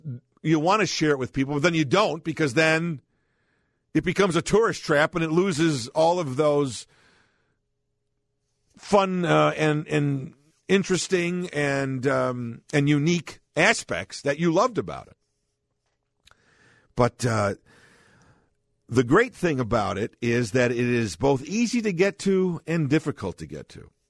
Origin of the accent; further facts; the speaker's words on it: Chicago, Illinois, United States; As I said, I was born and raised here in Chicago, and so that's where I learned to drive.